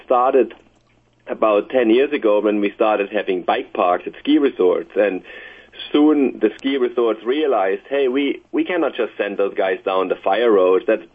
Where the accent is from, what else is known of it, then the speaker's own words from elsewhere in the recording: Germany; English is a second language; now in Laguna Beach, United States; I live in Laguna Beach, California. I was born and raised in Germany, even though I'm Swiss and American nationality.